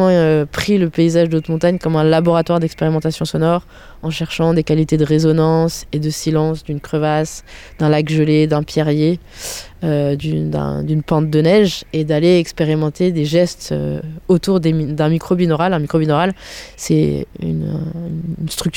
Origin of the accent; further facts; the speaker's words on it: Sallanches, Auvergne-Rhône-Alpes, France; born there; Donc moi, je suis née à Sallanches.